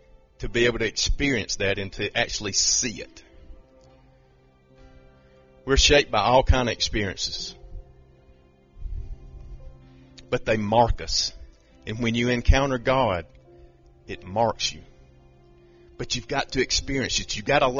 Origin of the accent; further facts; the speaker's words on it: Ramon, Alabama, United States; I was born and raised in Ramon, Alabama, never went pretty much anywhere out of that.